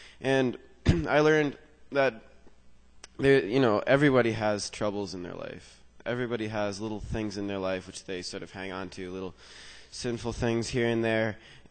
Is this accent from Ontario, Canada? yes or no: yes; Iroquois Falls, Ontario, Canada; I'm from Northern Ontario, in a little town called Iroquois Falls near Timmins. In other words, the end of the world. No one knows about it. Yeah, I grew up basically in a Christian home